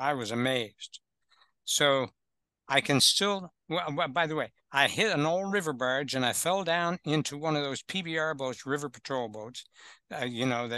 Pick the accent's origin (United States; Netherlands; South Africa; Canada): Canada; I'm originally from Canada, but I was the runaway.